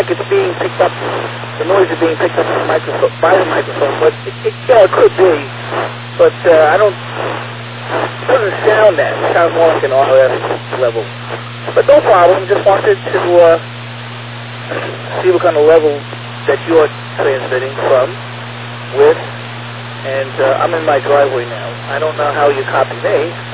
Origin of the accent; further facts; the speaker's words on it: Merrick, New York, United States; And I'm originally from Merrick. So I know the area